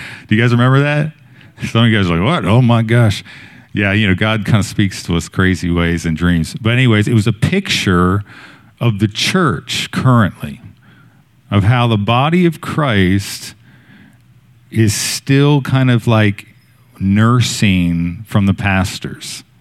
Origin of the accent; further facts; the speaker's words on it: Maryland, United States; now in Wilmington, United States; I'm originally from Maryland